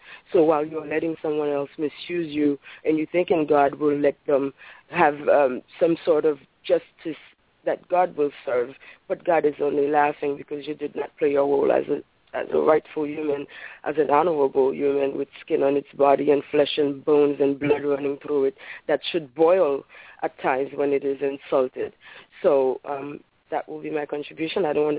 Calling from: Brooklyn, New York, United States; I'm calling from Brooklyn.

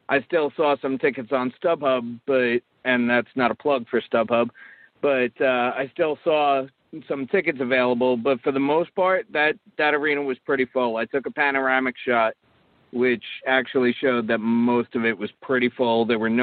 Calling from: East Meadow, New York, United States; I was actually at the show. I'm in from East Meadow.

